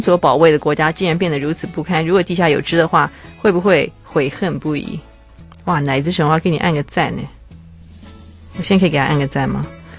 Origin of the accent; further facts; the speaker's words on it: Taiwan; 我们台湾人为什么不能是中国人呢？